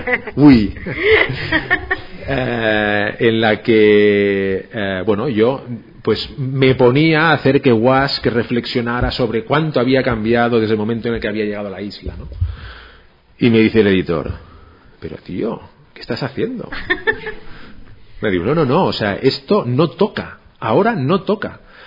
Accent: Ibiza, Balearic Islands, Spain; Los ibicencos siempre decimos que Mallorca es una isla muy bonita, pero que está llena de mallorquines.

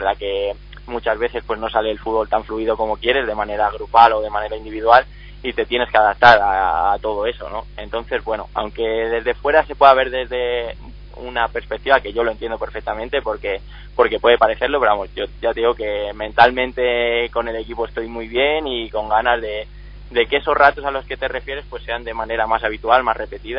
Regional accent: Ciudad Rodrigo, Castile and León, Spain; yo en concreto me voy a mi pueblo a disfrutar un poco de un par de días allí con la familia, que hace tiempo que no voy, que es Ciudad Rodrigo

